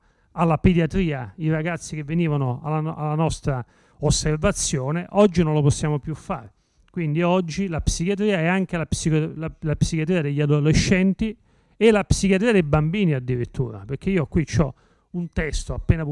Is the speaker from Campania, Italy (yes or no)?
yes; Naples, Campania, Italy; born there; now in Cosenza, Italy; Io tra l'altro sono nato a Napoli, vivo a Cosenza